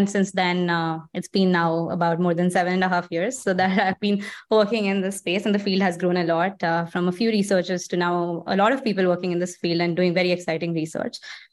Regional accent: India; moved away as an adult; now in United States; I grew up in India. I did my undergrad in India in IIT Delhi. And after that, I moved to the US to start my PhD. And this was in the year of 2015

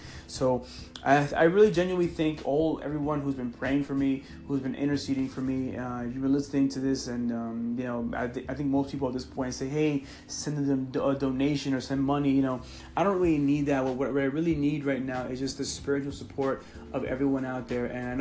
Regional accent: Colombia; just came back from Colombia about two months ago. And that was a great experience going back to my home country and preaching over there.

